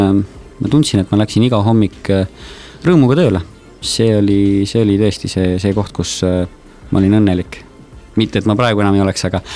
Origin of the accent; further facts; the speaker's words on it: Pärnu, Pärnu County, Estonia; olen täitsa siit Pärnust pärit. Sündinud, kasvanud, elanud, tööd teinud, õppinud